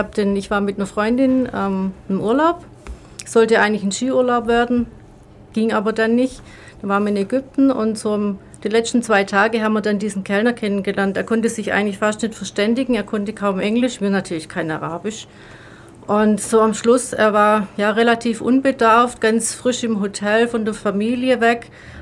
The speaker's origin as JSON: {"language": "German", "town": "Ludwigsburg", "region": "Baden-Württemberg", "country": "Germany", "tie": "born there", "lives_now": "Ulm, Germany", "said": "ich bin seit 1988 in Ulm, komme gebürtig aus Ludwigsburg"}